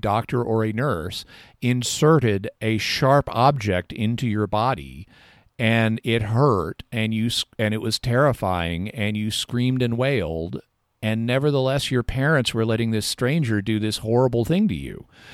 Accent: the South, United States; And growing up in the South, every summer, all poison ivy had to do was look at me

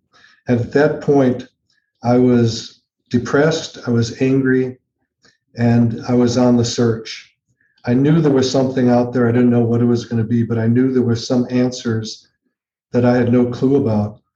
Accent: Chicago, Illinois, United States; moved away as an adult; also born or lived in Berkeley; And then I moved to Berkeley when I was 22 from Chicago, just on a whim.

